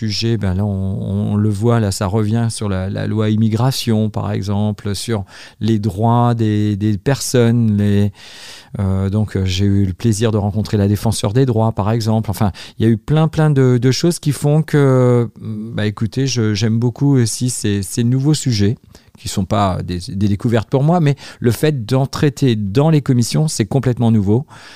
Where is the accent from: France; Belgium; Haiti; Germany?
France; Chenu, Pays de la Loire; puisque je suis originaire de Chenu